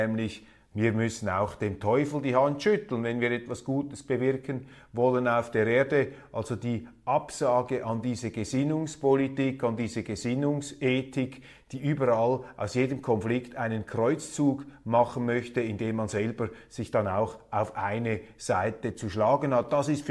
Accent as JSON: {"language": "German", "country": "Switzerland", "said": "von denen wir als Schweizer naturgemäß nicht alles verstehen können"}